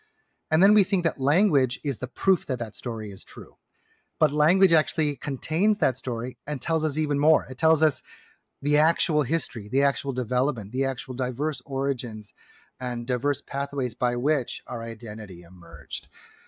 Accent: Madison, Wisconsin, United States; Yes, I am. Born and raised. I'm a Wisconsin boy. I'm from Madison, Wisconsin.

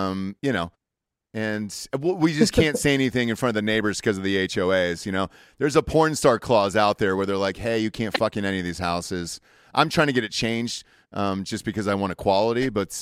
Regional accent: Atlanta, Georgia, United States; The Atlanta Falcons. I'm from Atlanta. I'm a Georgia boy.

